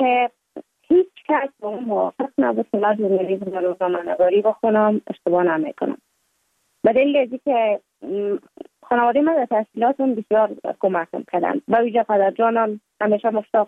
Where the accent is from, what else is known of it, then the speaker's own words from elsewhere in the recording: Kabul, Afghanistan; also born or lived in Mazar-i-Sharif; بعد از تولد ما تا 5 سالگی ما در مزار بودیم، بعد ناقل کابل شدیم چون به اساس کاربار که پدر جانم داشت ما در کابل زندگی نکردیم و ما مکتب در اونجا خواندم. دوره طفولیت ما در کابل سپری کردیم